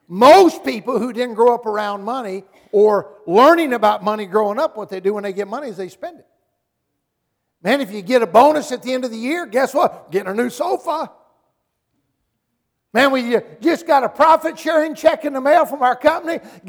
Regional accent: Boonville, Kentucky, United States; I was raised in Boonville, Kentucky. Population 100. True story. But it's worse than that. I actually grew up 17 miles south of Boonville.

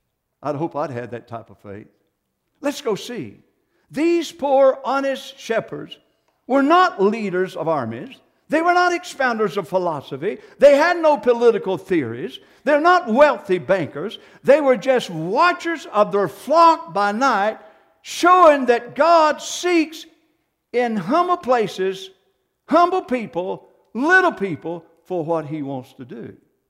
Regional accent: the South, United States; I know I'm from the South, and wherever I go, they know I'm from the South, but I'm proud of it, amen?

